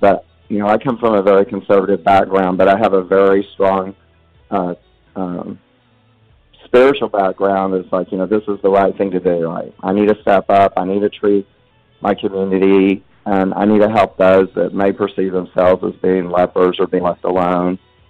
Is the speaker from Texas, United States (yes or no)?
yes; Texas, United States; I was born in Oklahoma, and my parents quickly moved to West Texas where I grew up.